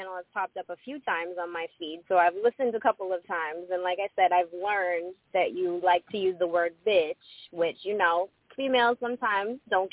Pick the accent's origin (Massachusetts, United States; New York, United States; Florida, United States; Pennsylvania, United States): Massachusetts, United States; I'm from Massachusetts.